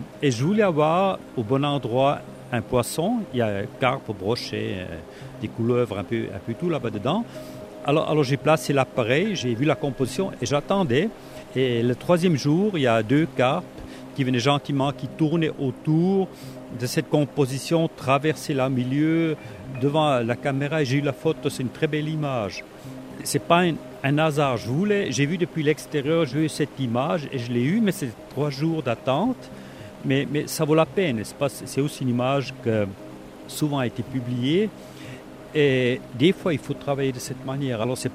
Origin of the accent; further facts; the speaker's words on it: Fribourg, Switzerland; comme je suis né de Fribourg, j'ai fait l'école en Basse-Ville.